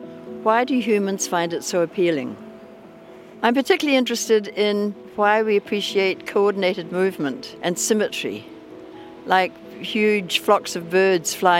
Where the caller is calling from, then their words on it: Wellington, New Zealand; I'm speaking from Wellington in New Zealand.